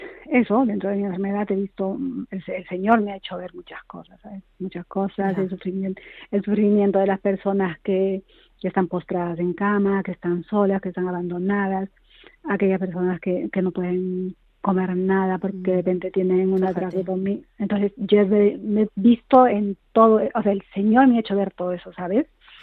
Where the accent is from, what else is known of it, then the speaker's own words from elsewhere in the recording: Peru; yo he llamado cuando estuve en Perú, soy de Perú.